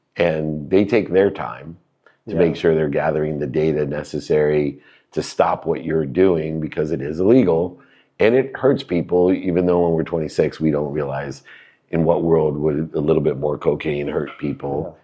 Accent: San Diego, California, United States; I just like lobster. I grew up in San Diego. I'm too much of a pussy.

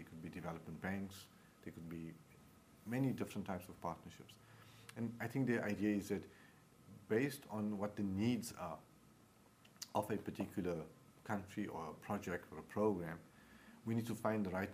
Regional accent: South Africa; we're not going to prescribe as South African that we are going to get involved in this sector or that sector.

